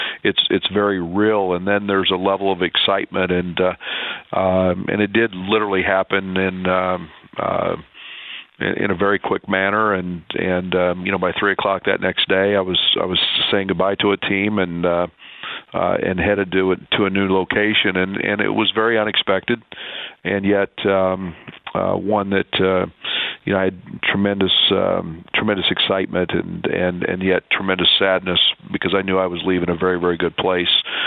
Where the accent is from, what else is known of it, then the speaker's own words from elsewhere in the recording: Kansas, United States; We grew up in Kansas together and know what a good coach he is.